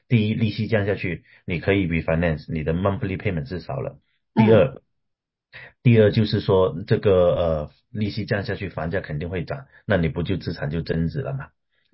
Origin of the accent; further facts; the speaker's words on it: China; now in United States; 在西雅图也好，在美国也好，那就是不像说我们中国人很多可能说啊，我可以 all cash 买或者怎么样